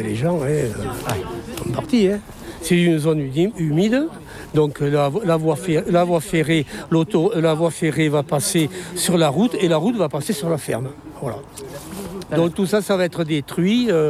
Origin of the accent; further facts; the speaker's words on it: Saint-Médard, France; born there; Moi, je suis né à Saint-Médard. Je n'ai pas envie que mon village soit détruit.